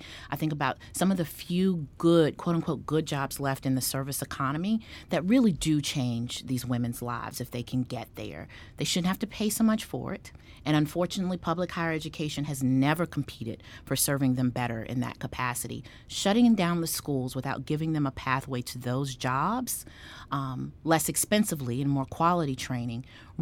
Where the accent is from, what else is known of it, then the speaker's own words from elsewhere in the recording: the South, United States; As my mother would say, you know, again, we're from the South, and that's going to matter here in a moment.